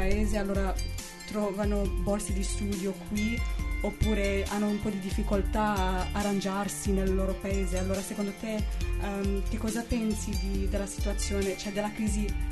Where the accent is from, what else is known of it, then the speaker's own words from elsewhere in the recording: United States; Italian is a second language; vengo dagli Stati Uniti